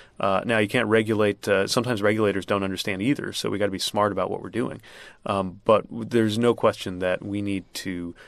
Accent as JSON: {"language": "English", "region": "Indiana", "country": "United States", "tie": "born or raised there", "said": "Yeah, I grew up in Indiana and I'm gay."}